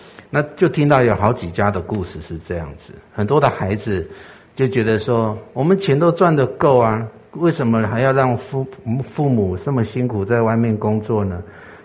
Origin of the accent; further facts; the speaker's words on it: Taiwan; 对我们这个从台湾来的就觉得很不习惯